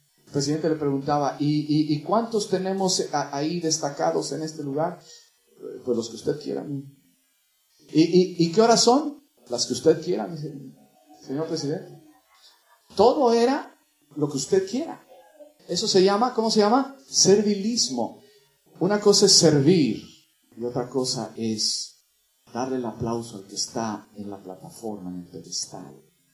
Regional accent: Mexico; En mi país, en México, hay un culto al presidente de la República.

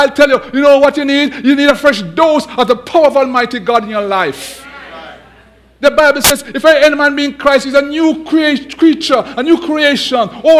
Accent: Jamaica; I come from a culture where we like to dance. Most of you might know I'm from Jamaica. We like to dance.

